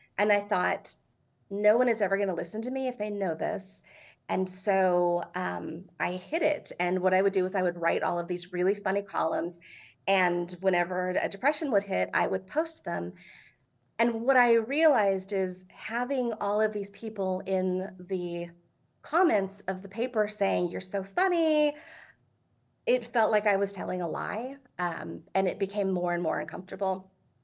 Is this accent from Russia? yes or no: no; Texas, United States; So I am from Texas